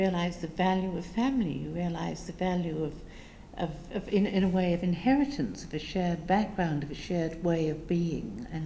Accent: England, United Kingdom; I'm English. That's right. Proud of it.

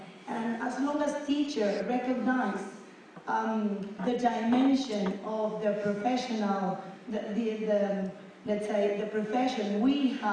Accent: Tierra del Fuego, Argentina; English is a second language; I come from Tierra del Fuego in Argentina, right?

